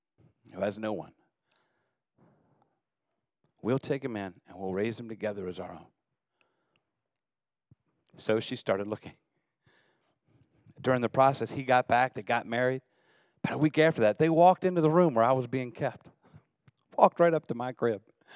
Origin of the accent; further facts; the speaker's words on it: Maryland, United States; born there; I was born in August 1968. That's right, I'm 79 years old. And the moment that I was born, I was placed immediately into an orphanage down in Western Maryland.